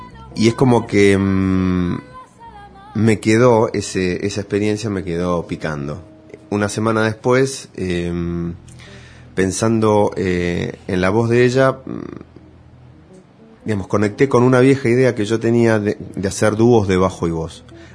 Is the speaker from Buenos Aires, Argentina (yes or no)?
yes; Buenos Aires, Argentina; Yo, digamos, como porteño veo que por ahí hay mucha gente que de buena onda por ahí acepta mi música